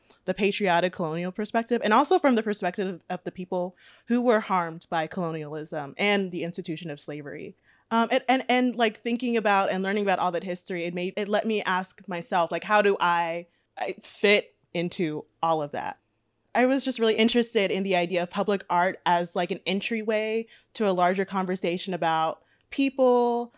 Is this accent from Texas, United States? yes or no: yes; Rosenberg, Texas, United States; I'm originally from Rosenberg, Texas, which is a suburb of Houston. And for college, I decided to go to Boston to study music.